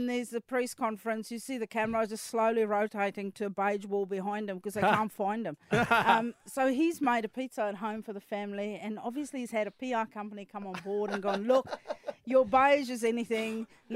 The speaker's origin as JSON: {"language": "English", "town": "Johannesburg", "region": "Gauteng", "country": "South Africa", "accent": "South African", "lives_now": "Auckland, New Zealand", "said": "Okay, I live in Auckland, but I am from Joburg in South Africa."}